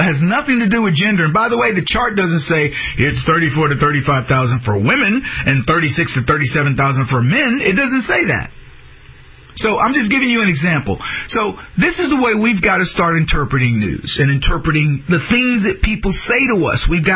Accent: United States; Look, I don't know how you feel, but as an American, I know real freedom.

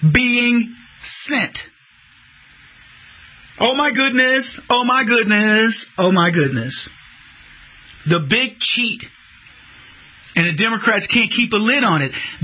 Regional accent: Arizona, United States; Do we got any songs for Arizona? I was born and raised in Arizona. We need some music for Arizona.

